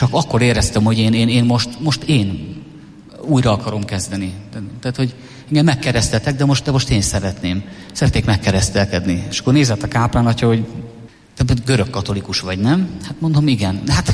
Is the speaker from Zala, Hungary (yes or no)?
no; Szabolcs-Szatmár-Bereg, Hungary; És ilyen szabolcsi gyerek vagyok, sokat dolgoztunk a kertben